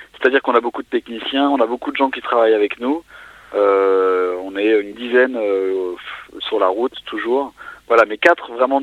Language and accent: French; Cergy-Pontoise, Île-de-France, France; De région parisienne à la base. Alors maintenant, on a déménagé tous un peu partout. Mais voilà, on vient de Cergy-Pontoise en région parisienne.